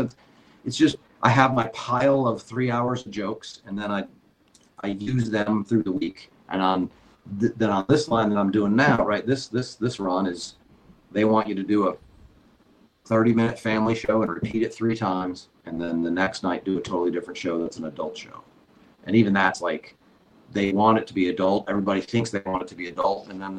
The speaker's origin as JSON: {"language": "English", "country": "Canada", "said": "I'm a Canadian."}